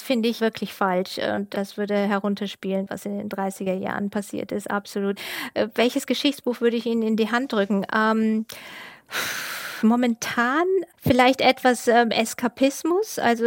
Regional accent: Germany; Genau, ich bin Deutsche und ich habe einen englischen Ehemann und einen deutsch-englischen Sohn

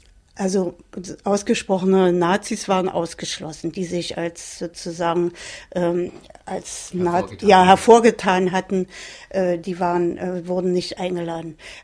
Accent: Berlin, Germany; Ja, und dann sind wir eben eine Berliner Familie, ein Teil wohnte in Westberlin dann und wir wohnten hier.

